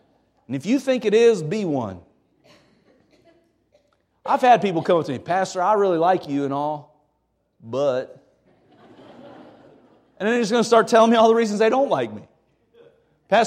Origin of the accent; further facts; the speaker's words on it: Ohio, United States; As a kid growing up in Ohio, I remember we had a tornado that came through our neighborhood.